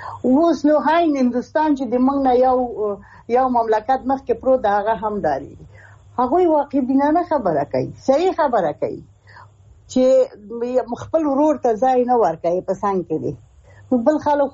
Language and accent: Pashto; Afghanistan; چې زه د افغانستان یم افغانه یم